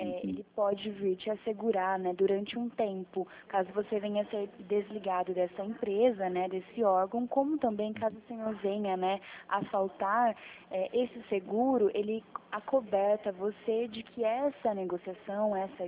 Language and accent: Portuguese; Araras, São Paulo, Brazil; Eu moro, né? Na verdade, minha cidade natal é Araras. É 1 hora, de Campinas.